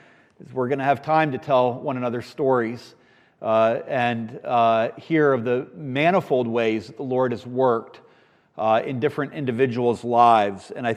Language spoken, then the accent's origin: English; Webster, Texas, United States; born there; But I was born there in Webster, Texas.